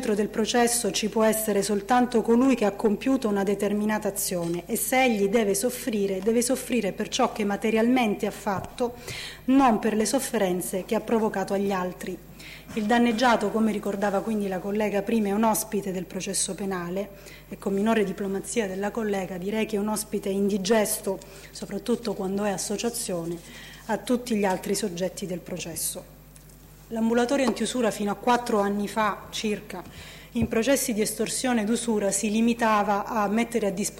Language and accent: Italian; Calabria, Italy; moved away as an adult; Sono nata in Calabria, ho vissuto là fino a 19 anni e non ho mai perso il contatto con quelle terre.